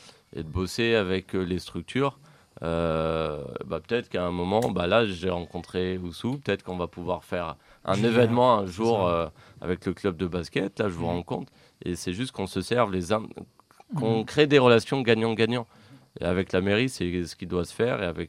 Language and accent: French; Grenoble, Auvergne-Rhône-Alpes, France; Moi, je suis grenoblois, je passe ma vie à Saint-Martin-d'Air.